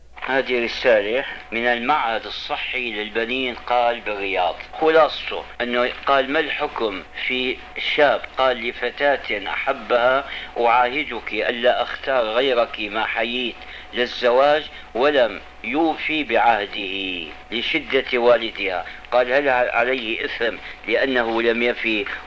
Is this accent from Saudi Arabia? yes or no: no; Syria; والمصيبة أنه كان في نظام البكالوريا عندنا في الشام